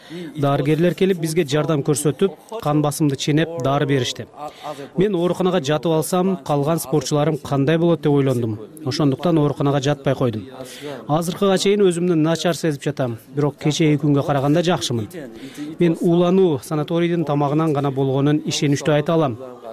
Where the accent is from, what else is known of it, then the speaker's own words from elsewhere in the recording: Bishkek, Kyrgyzstan; Мен бул жакка келгенде болгону 6 жашта болчумун. Кыргыз элинин жардамы, көмөгү менен мен Фрунзе, азыркы Бишкекте чоңоюп өстүм.